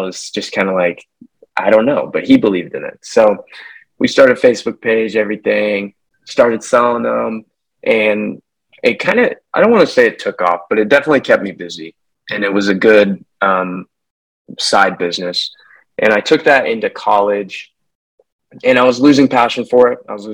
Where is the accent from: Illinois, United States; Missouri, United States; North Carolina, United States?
Missouri, United States; Lamar; now in Bentonville, United States; Yeah. So I grew up in Lamar, Missouri. It's a small town in Missouri.